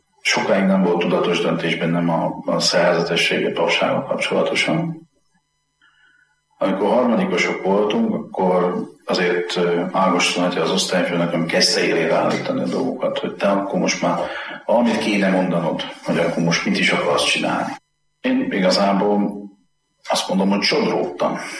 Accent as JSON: {"language": "Hungarian", "town": "Zalaudvarnok", "region": "Zala", "country": "Hungary", "tie": "born or raised there", "also_born_or_lived": "Zalaszentgrót", "said": "Én rendes paraszti származású ember vagyok. Szülővárosom Zalaszengót, mert csak ott volt szülő otthon. De én Zalaudvarnakon nőttem föl, és azt a helyet tartom szülőfalunknak. Csodálatos vidék, gyönyörűség"}